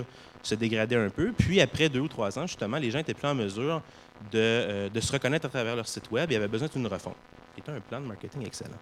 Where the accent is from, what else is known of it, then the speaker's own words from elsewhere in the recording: Quebec, Canada; malgré le fait que je suis québécois ou canadien.